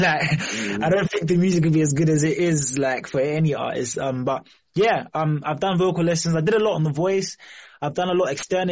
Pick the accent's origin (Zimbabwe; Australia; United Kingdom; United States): Zimbabwe; because I'm from Zimbabwe, I'm influenced by the lingo, by the way we do things and say things.